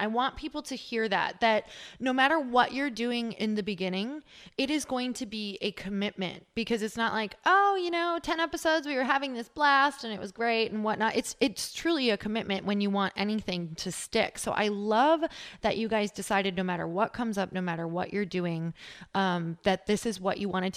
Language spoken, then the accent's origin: English; Midwest, United States; because I'm from the Midwest, you guys, I grew up like, oh man, I mean, if it came from a box or a can, I was eating it.